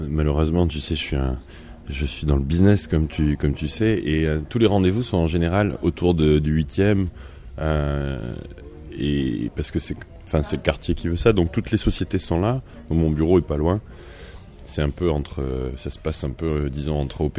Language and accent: French; Perpignan, Occitanie, France; born there; D'abord je suis né à Perpignan moi, donc je ne suis pas parisien, je veux le rappeler.